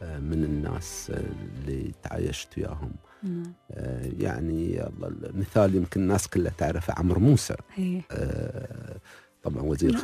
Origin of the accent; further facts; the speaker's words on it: United Arab Emirates; also born or lived in New York, United States; أيضا العيش في مدينة نيويورك. وأنا جاي من الإمارات، يعني هاك الأيام الإمارات ما عندنا مدينة دبي وأبوظبي وما عندنا شيء.